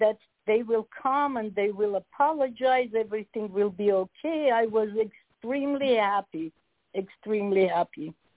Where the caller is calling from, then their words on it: Las Vegas, Nevada, United States; actually, I'm calling from Las Vegas.